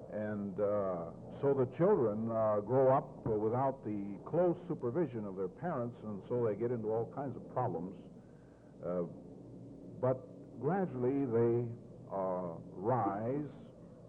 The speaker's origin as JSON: {"language": "English", "region": "North Dakota", "country": "United States", "said": "And then in North Dakota, which is where I'm from, I have to get in a plug for my home state"}